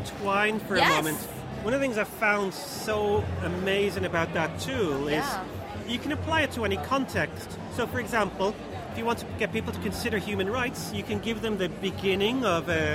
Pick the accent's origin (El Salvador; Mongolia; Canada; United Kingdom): United Kingdom; Preston, North West England; I went back to my hometown, Preston, up in the north of England.